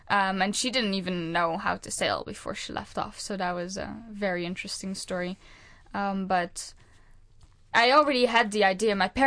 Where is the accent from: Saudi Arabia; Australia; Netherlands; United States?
Netherlands; seeing how they lived compared to where I grew up in Holland.